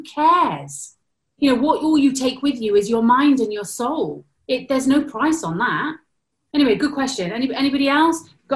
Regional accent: Wales, United Kingdom; I'm Welsh, I come from a Celtic lineage.

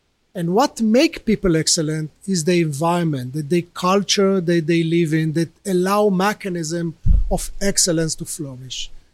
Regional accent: Israel; So I was born and raised in Israel.

